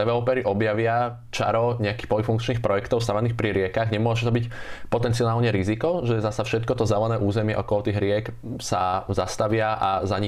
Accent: Trenčín, Trenčín Region, Slovakia; nakoľko som z Trenčína, kde centrom mesta preteká rieka Váh

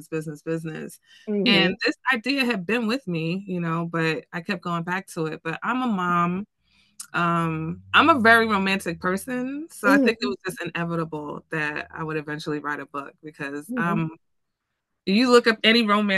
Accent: Texas, United States; also born or lived in New York; So before all that, so I'm born in New York. I was born in New York, but I grew up in Texas. I lived in Texas for 8 years when I was younger. And then I moved back to New York as a teenager.

